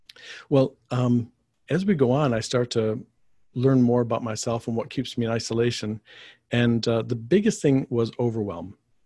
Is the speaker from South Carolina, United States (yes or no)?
no; Michigan, United States; now in Los Angeles, United States; I'm from Michigan originally, but found myself in Los Angeles about 25 years ago.